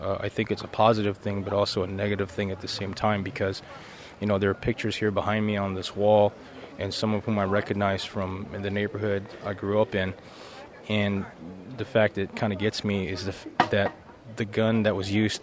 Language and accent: English; San Francisco, California, United States; I'm from Visitation Valley in San Francisco.